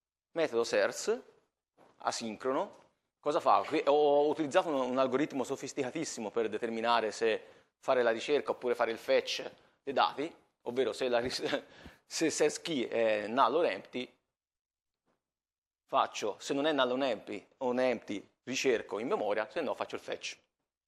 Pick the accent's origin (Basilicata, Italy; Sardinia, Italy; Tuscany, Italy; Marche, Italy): Tuscany, Italy; Florence; come potete capire dall'accento, e anche come ho detto, sono di Firenze, quindi un po' di tempo ci metto a tornare a casetta